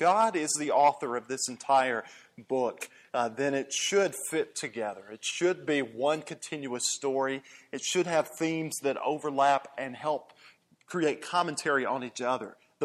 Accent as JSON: {"language": "English", "region": "Georgia", "country": "United States", "said": "I'm from Georgia and I root for teams from Atlanta"}